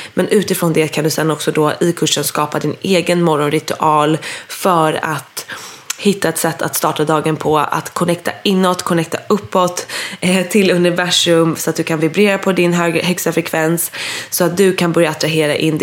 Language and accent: Swedish; Dalarö, Stockholm County, Sweden; Jag och min tjejkompis har hyrt ett hus på Dalarö där jag bodde förra sommaren och där jag är uppvuxen.